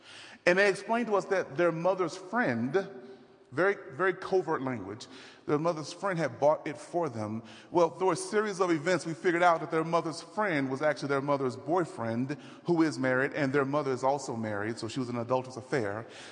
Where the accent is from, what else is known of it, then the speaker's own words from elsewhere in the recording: Dallas, Texas, United States; I'm from Dallas, but I'm not from the country. We're in the center of the city.